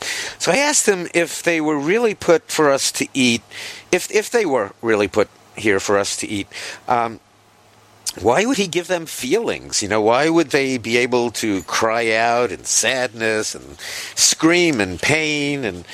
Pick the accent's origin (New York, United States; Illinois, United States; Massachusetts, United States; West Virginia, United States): New York, United States; Washington Heights; And the Dominican cab driver from JFK was like my best friend when he heard that I was from Washington Heights.